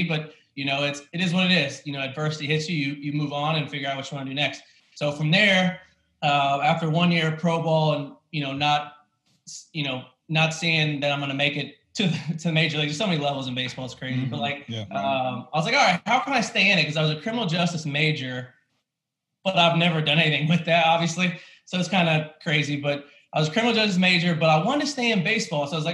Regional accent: Lafayette, Indiana, United States; So I grew up in Lafayette, Indiana, which is across the river from Purdue University there in the Big Ten. So I grew up in Big Ten country.

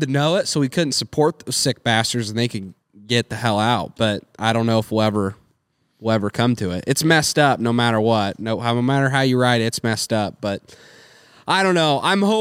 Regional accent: United States; The positive thing about this whole situation for us as American people is that at least, if nothing else comes from it

